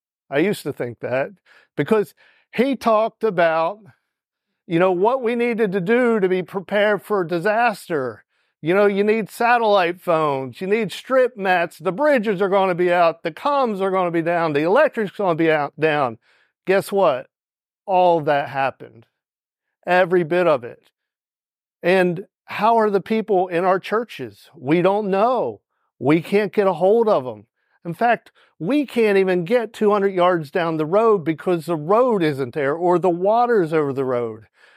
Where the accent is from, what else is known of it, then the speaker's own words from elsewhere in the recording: Pennsylvania, United States; We weren't from there. I'm from Pennsylvania.